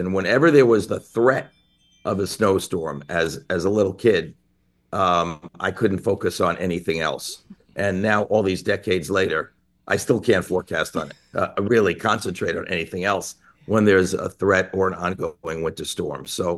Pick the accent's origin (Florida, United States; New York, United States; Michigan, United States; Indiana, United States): New York, United States; Bronx; I'm not a native New Englander. I grew up in the Bronx, New York